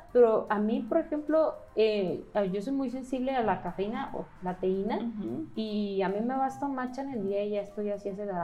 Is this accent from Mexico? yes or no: yes; Mexico; yo he visto que como mexicanos ya hemos sido conocedores de nuestras plantas.